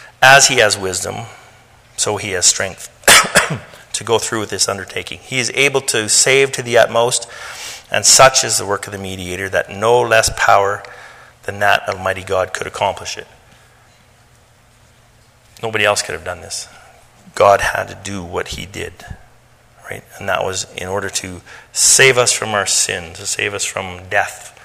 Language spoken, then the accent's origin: English; Canada; We are Canadian.